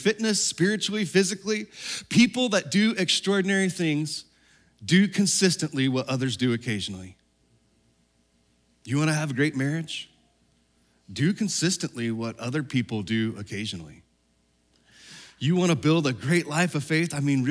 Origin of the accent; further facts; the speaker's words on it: Texas, United States; down in my home state of Texas.